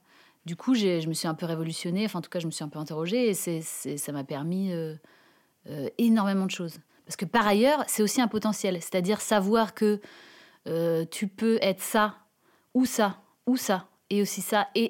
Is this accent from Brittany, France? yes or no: no; Arcachon, Nouvelle-Aquitaine, France; J'ai grandi à Arcachon parce que mon papa, qui travaillait à la SNCF, a dit tiens, on va se mettre au bord de la mer.